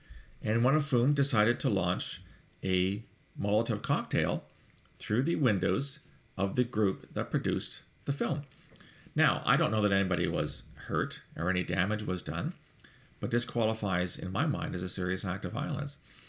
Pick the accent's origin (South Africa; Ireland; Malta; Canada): Canada; because I'm a Canadian.